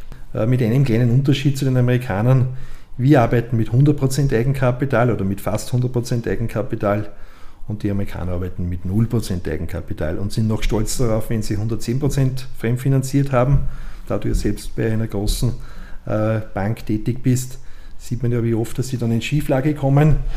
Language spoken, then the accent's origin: German; Lower Austria, Austria; also ich komme quasi aus dem Mostviertel gebürtig, bin dort aufgewachsen, quasi halb auf dem Bauernhof. Wir waren 7 Kinder, leben alle noch, und wir sind eine Großfamilie